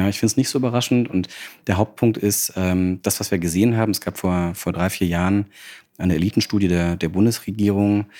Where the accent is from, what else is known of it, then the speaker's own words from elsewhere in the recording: Görlitz, Saxony, Germany; now in Berlin, Germany; Ich bin geboren und aufgewachsen in Görlitz. Das ist so ziemlich der östlichste Ort, den wir in Deutschland haben.